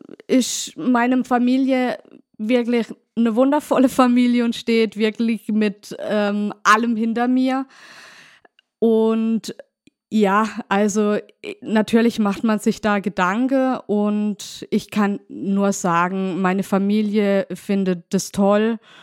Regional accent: Neuenburg am Rhein, Baden-Württemberg, Germany; Ich komme aus Neuenburg, aus dem schönen Markgräflerland und bin 40 Jahre alt.

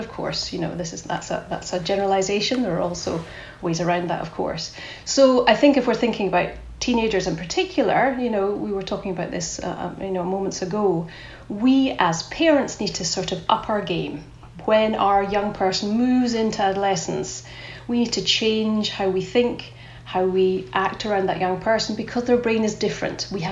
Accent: Scotland, United Kingdom; accent: Scottish; You can tell … from my Scottish accent, so there's an identifiable factor.

